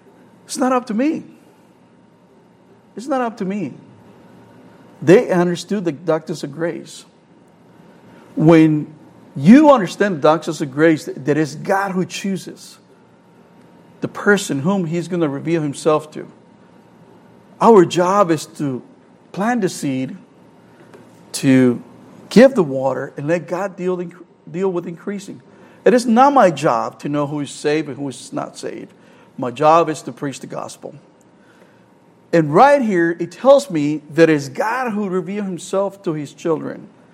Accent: El Salvador; English is a second language; When I grew up in El Salvador, I visited a Baptist church that was called the Crown of Christ, La Corona de Cristo.

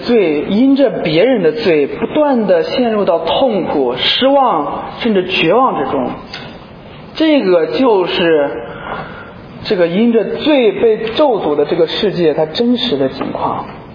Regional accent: China; 我们中国人说好死不如赖活着啊

